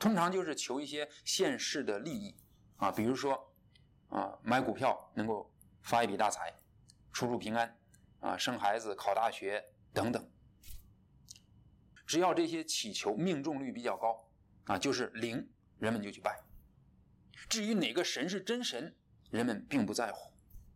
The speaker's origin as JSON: {"language": "Chinese", "country": "China", "said": "在我们中国人的文化里，普遍缺乏对真理和真相的重视"}